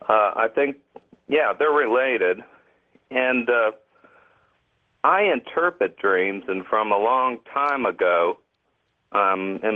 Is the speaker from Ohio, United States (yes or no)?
no; Pensacola, Florida, United States; I'm from Pensacola.